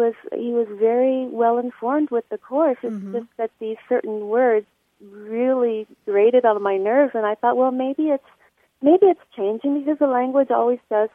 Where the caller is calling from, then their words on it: San Diego, California, United States; Hi, Martha. … I'm calling from San Diego.